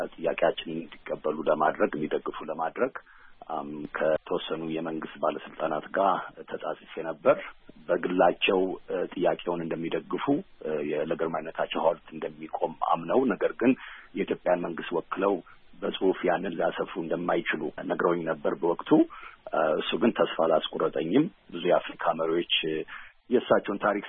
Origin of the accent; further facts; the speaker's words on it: United States; እሺ፣ ቀደም ሲል እንደተናገርከው ለአድማጮቻችን፣ እኔ አሜሪካን ሀገር ነው ተወልጄ ያደኩት። እዛ ተወልጄ ባድግም በቤተሰቦቼ ምክንያት የኢትዮጵያን ታሪክና ባህል እንዳከብር ለማክበር ችያለሁኝ፣